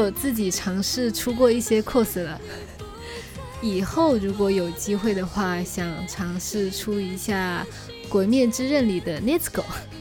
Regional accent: Guangdong, China; accent: Chaoshan; Chinese is a second language; 然后我总觉得我在说日语的时候会不小心带一点我的潮汕口音

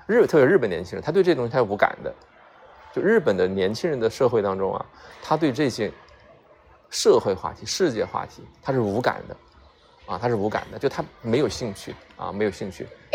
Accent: Chongqing, China; 对，我重庆人哈。别人问我，哎，你哪来的？我重庆的，对吧？

